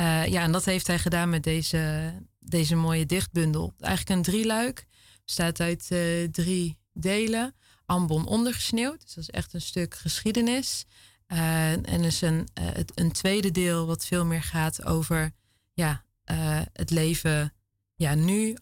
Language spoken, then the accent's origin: Dutch; Veenendaal, Utrecht, Netherlands; ik kom uit Veenendaal.